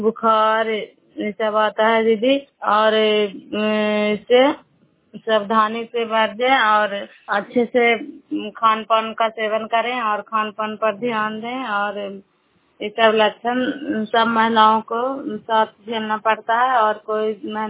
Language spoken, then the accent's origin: Hindi; Nalanda, Bihar, India; नालंदा जिला कराय ब्लॉक के निवासी हूँ और अभी हम गवासपुर गांव में आई हूँ।